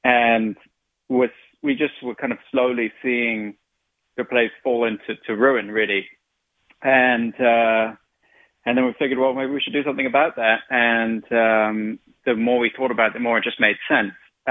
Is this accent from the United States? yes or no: no; England, United Kingdom; I didn't grow up here. I grew up in England